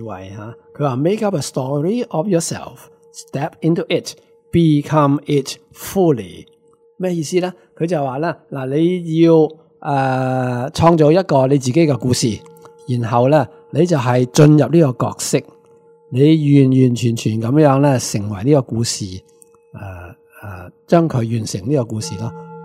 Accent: Hong Kong; 我哋香港人

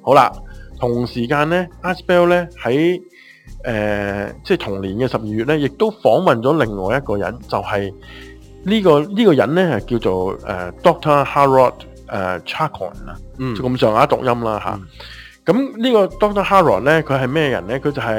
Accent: Hong Kong; 佢哋我哋香港人簡稱佢叫做藍飯嘅

